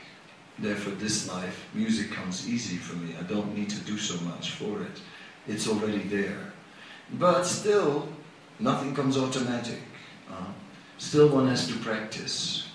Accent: Netherlands; I'm from Holland, so I know about boats because it also has lots of water.

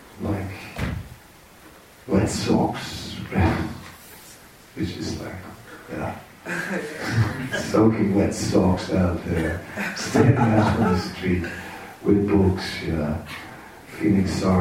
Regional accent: Netherlands; I'm from the Netherlands, right?

